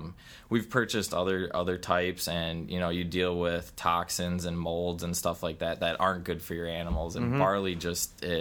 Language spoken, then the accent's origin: English; Green Bay, Wisconsin, United States; Green Bay, Wisconsin.